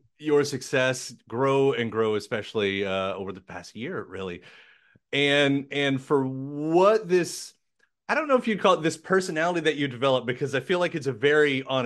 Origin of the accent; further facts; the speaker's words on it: Kentucky, United States; I'm in Kentucky. I'm from Kentucky.